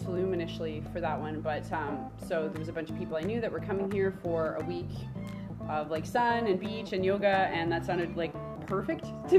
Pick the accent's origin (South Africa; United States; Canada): Canada; I like to laugh. I'm Canadian.